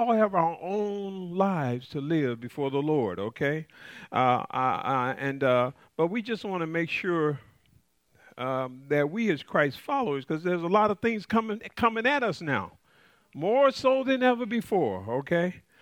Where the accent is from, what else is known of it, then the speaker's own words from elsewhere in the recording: Chicago, Illinois, United States; You know, I do things because of my culture growing up in Chicago, and it's hard to shake something.